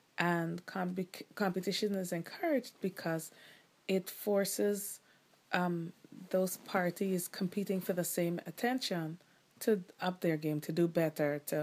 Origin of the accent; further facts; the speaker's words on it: Guyana; because I was born and raised in Guyana, it was normal to me.